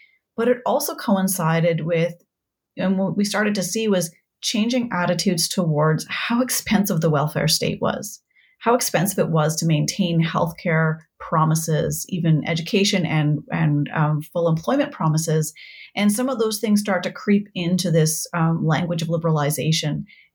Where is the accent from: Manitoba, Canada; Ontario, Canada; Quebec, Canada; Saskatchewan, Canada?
Saskatchewan, Canada; Saskatoon; I started my undergraduate work at the University of Saskatchewan. I grew up in Saskatoon, but I finished that work at Dalhousie University in Halifax. I did master's work in Saskatoon again, and then went to McMaster for my PhD.